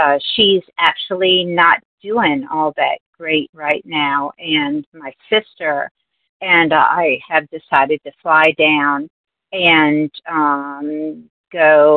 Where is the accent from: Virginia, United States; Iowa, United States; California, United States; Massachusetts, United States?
Virginia, United States; I'm from Virginia